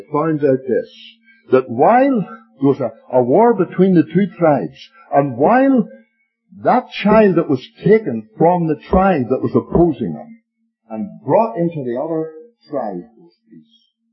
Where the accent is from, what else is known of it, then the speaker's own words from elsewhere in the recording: Ireland; sorry, I'm from Ireland, we used to play soccer